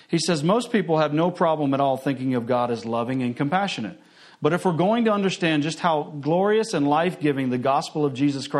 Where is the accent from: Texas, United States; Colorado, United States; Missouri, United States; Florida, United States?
Florida, United States; Boca Raton; this little boy growing up in Boca Raton, Florida, this little blue-eyed, blonde-haired boy running around playing baseball